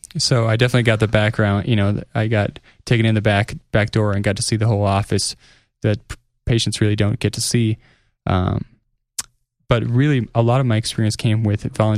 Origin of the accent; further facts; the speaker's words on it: Minnesota, United States; also born or lived in Tacoma, Washington; now in Colorado, United States; born and raised in Minnesota, I did a couple of, did my college education out at University of Puget Sound in Tacoma, Washington.